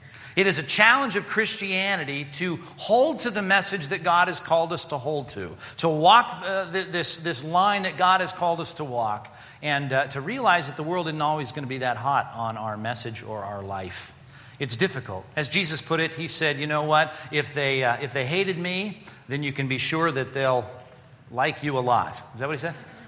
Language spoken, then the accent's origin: English; Long Beach, California, United States; I grew up in Long Beach, by the way.